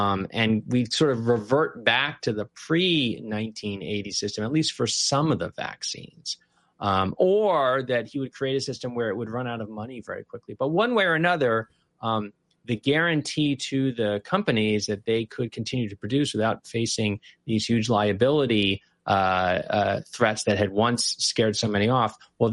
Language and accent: English; Michigan, United States; New England, the Northeast, West Coast, maybe my home state of Michigan, places like that, we still have vaccines